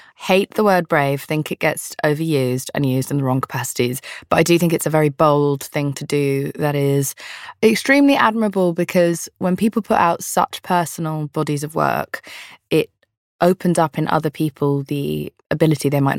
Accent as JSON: {"language": "English", "region": "London", "country": "United Kingdom", "said": "I'm from London. It's also old here."}